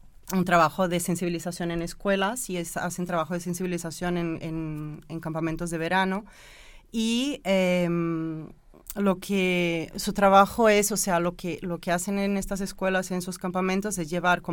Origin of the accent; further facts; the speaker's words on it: Brazil; Spanish is a second language; Soy brasileña.